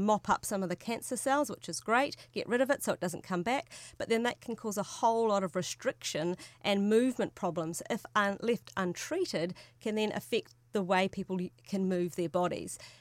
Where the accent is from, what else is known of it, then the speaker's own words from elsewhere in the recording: New Zealand; So it doesn't matter that I'm from New Zealand.